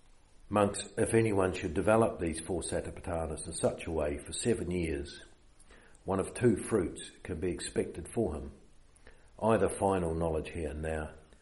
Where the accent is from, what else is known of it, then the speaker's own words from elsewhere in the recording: New Zealand; first language New Zealand English; if English is not your native language, and it's not mine because I speak New Zealand, that's my native language.